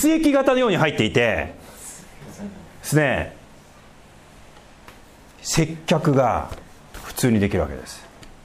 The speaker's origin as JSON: {"language": "Japanese", "region": "Tohoku", "country": "Japan", "lives_now": "Tokyo, Japan", "said": "ずっと東京に暮らしてますね。東北出身ですけど、大学以降はあとも海外結構行ってるからね、住んでるからなんですけど、基本東京です。"}